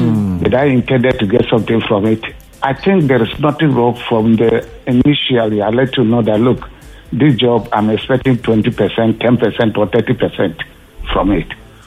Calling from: Ogun, Nigeria; I'm calling from Ogun State.

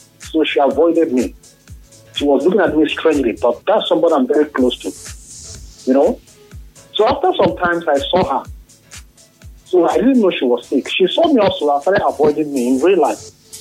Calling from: Port Harcourt, Rivers, Nigeria; I'm calling from Port Harcourt.

